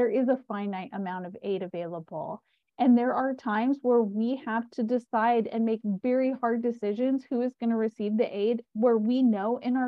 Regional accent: United States; I'm from America, so I feel like I live a very fortunate lifestyle

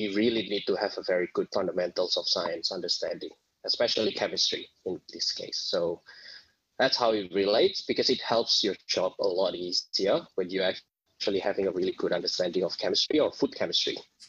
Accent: Indonesia; moved away as an adult; now in Australia; I'm originally came from Indonesia. Came here to Australia for studying

